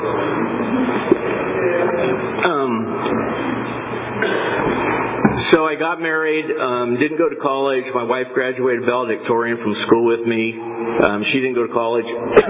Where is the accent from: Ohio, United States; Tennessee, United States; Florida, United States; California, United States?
California, United States; Fresno; born there; My story goes like this. I was born in Fresno, 1957.